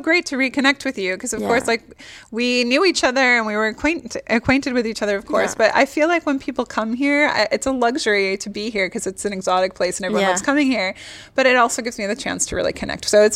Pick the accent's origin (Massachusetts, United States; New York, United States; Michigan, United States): Massachusetts, United States; Boston; And I grew up in Boston, and my parents live near the ocean.